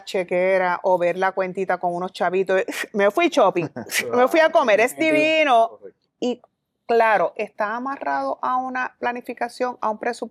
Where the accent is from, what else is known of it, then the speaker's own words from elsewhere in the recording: Puerto Rico; para nosotros como pueblo puertorriqueño